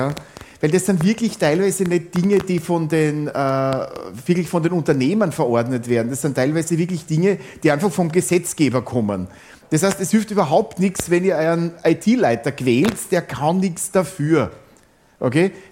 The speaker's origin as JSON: {"language": "German", "region": "Styria", "country": "Austria", "said": "ich bin selber Steirer übrigens und seit fast 30 Jahren Postgres Consultant und quer auf der Welt unterwegs."}